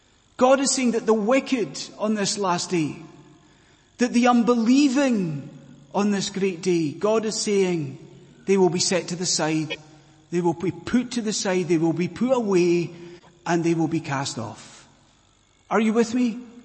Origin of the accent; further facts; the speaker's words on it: Scotland, United Kingdom; I'm from Scotland.